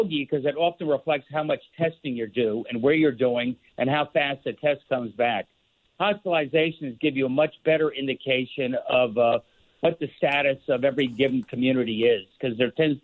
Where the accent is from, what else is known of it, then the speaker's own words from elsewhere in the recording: Missouri, United States; I'm from the Show Me State.